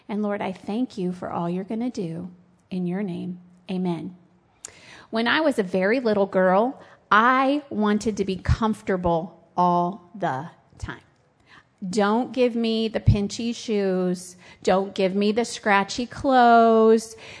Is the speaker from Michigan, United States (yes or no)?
no; Florida, United States; I'm from Florida.